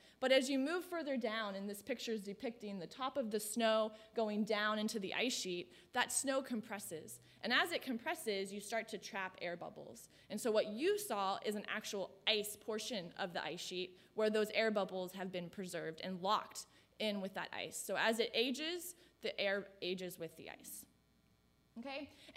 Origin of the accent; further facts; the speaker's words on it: Texas, United States; I am from Texas, so I might say y'all a little bit.